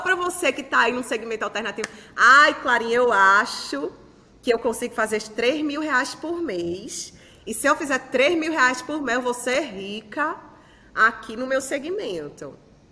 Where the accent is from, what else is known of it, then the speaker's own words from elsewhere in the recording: Brasília, Federal District, Brazil; born there; O ápice da vida lá em Brasília, onde eu nasci